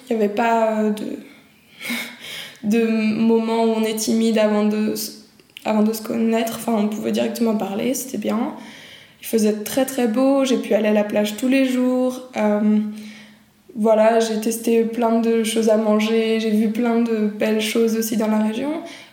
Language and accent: French; Brittany, France; je viens de Bretagne en France